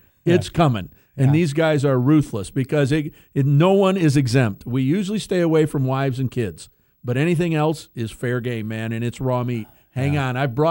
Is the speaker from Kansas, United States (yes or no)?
no; Charlotte, North Carolina, United States; I got a bunch of guys I grew up with in Charlotte. I always refer to them as my Chartucky buddies.